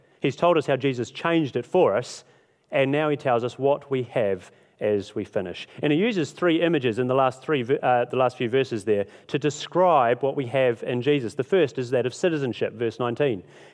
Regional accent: New Zealand; also born or lived in Australia; I'm an Australian citizen. I was born there. I don't remember Australia. I consider New Zealand home.

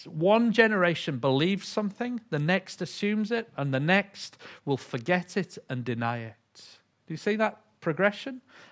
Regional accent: Yorkshire and the Humber, United Kingdom; I'm from Yorkshire, but being from England, of course I didn't say any of that.

